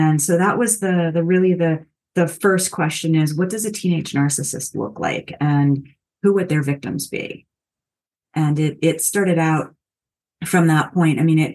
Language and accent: English; Perrine, Florida, United States; I was born in Miami, and then we kind of started drifting around a bit, moving different states. But when we were in Florida, I lived in Perrine.